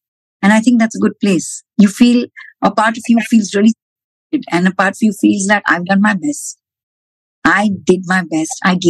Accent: Mumbai, Maharashtra, India; because I'm East Indian. East Indians are from Mumbai.

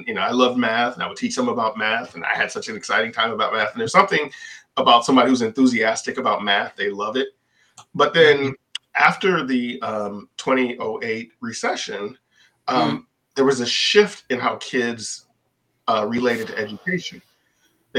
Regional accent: Detroit, Michigan, United States; growing up in Detroit, there was only folks in our neighborhood who worked at the factory.

